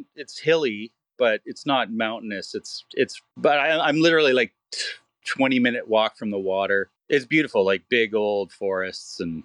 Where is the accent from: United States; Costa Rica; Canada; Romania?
Canada; Winnipeg, Manitoba; also born or lived in Vancouver; Born and bred in Winnipeg.